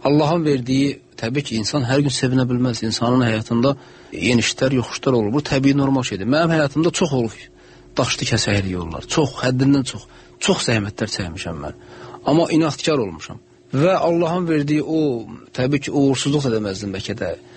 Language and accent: Azerbaijani; Aghdam, Aghdam District, Azerbaijan; born there; çox sadə bir ailədə mən doğulmuşam. Biz 9 uşaq olmuşuq. Ağdamda doğulmuşam mən.